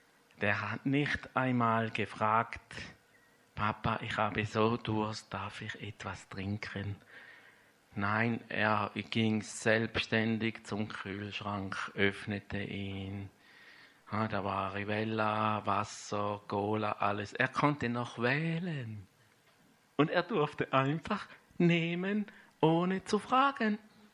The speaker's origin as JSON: {"language": "German", "country": "Switzerland", "said": "dass er trötzelet, sagt man bei uns in der Schweiz. Wie sagt man hier in Österreich?"}